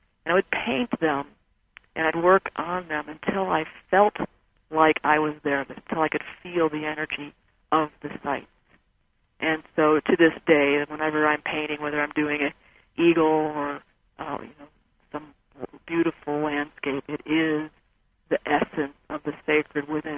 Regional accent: Michigan, United States; And growing up in Michigan, my whole education around history was the European view, and I had no idea that anyone ever lived in the Southwest.

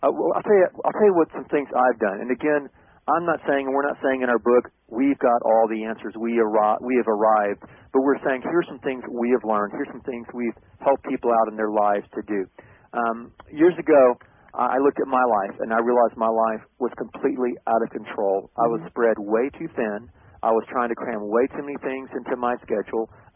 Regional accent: the Carolinas, United States; my brother and I, we grew up in the Carolinas

